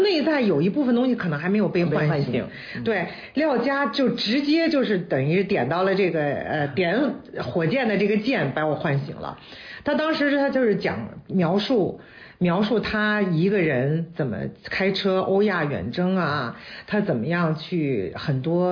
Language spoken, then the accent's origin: Chinese; Beijing, China; 因为我是北京人嘛，然后我从小到大生活的环境还是大城市的生活